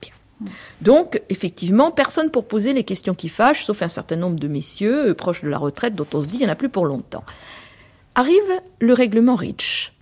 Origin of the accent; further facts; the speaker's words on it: France; au moins chez nous, en France.